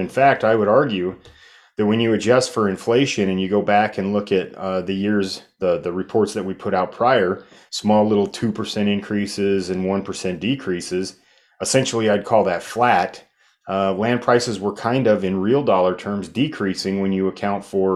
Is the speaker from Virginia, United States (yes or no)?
no; Nebraska, United States; Historically, and as I'm from Southwest Nebraska, a lot of the places you graze cattle is not so productive land.